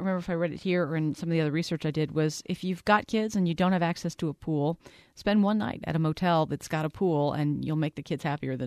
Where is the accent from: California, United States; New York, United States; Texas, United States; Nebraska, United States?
New York, United States; Long Island; I grew up in Long Island and I can attest to that I have not been to either of those places.